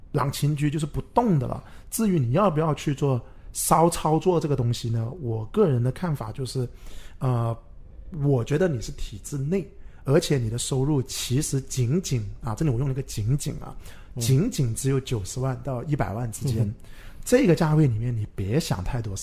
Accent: Guangdong, China; 那我是老广，我是可以有能力分开来住

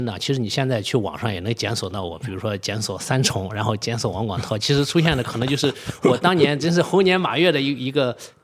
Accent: China; 那对于我们中国人来说

